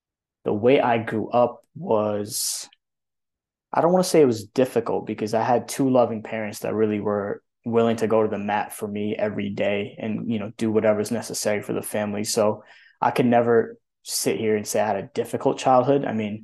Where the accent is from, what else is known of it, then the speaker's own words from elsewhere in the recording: Massachusetts, United States; But I grew up in Western Mass. You know, we grew up in this one bedroom apartment.